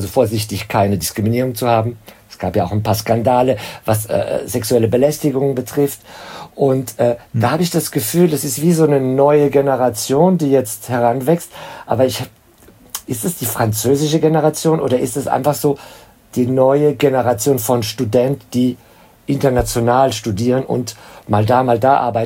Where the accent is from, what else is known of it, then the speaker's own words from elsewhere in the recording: Germany; moved away; dann schaffe ich auch ein falsches Bild von meinem Heimatland, weil ich meine, ich bin jetzt schon länger weg